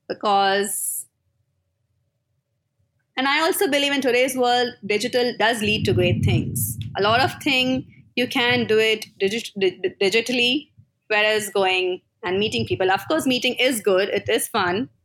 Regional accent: Mumbai, Maharashtra, India; And I'm basically from Mumbai.

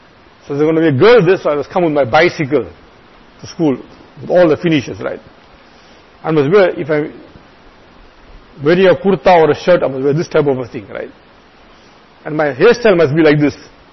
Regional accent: India; moved away; I remember, you know, when I came from India, the Bakrid style was different.

